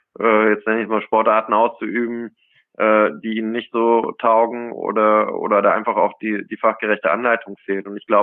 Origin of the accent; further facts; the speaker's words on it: Cologne, North Rhine-Westphalia, Germany; ich bin tief im Herzen natürlich eine Kölsche Junge, also bin Rheinländer, bin in Köln sozialisiert und bin jedes Jahr im Karneval zu Hause, meine Familie ist dort, die meisten Freundinnen und Freunde sind dort